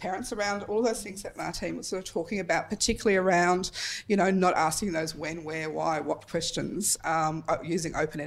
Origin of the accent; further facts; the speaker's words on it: Tasmania, Australia; if there's anyone here from Tassie, I'm from Tassie